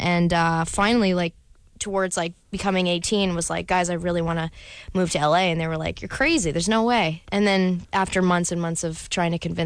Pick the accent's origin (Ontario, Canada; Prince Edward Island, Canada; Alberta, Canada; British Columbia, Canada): Alberta, Canada; Calgary; born there; I was born in Calgary, Alberta.